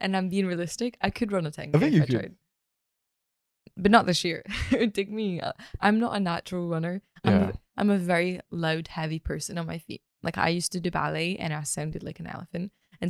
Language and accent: English; Scotland, United Kingdom; It's weird because I'm not from Glasgow. I'm from the West Coast, but Glasgow's like the nearest city.